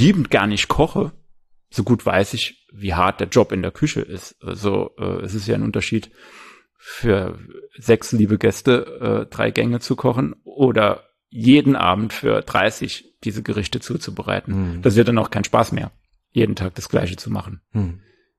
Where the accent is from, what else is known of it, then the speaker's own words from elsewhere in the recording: Saarland, Germany; born there; Ich bin ja Saarländer gebürtig